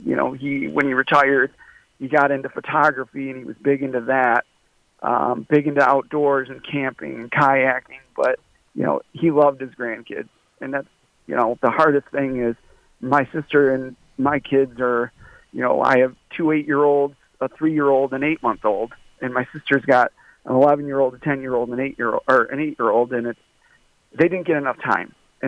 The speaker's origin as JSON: {"language": "English", "town": "Waterford", "region": "Michigan", "country": "United States", "tie": "born or raised there", "said": "I grew up in Waterford"}